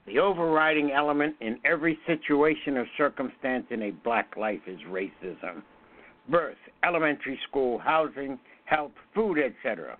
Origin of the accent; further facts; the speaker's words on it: Pennsylvania, United States; Now, I came from Western Pennsylvania. I was born there in 1934.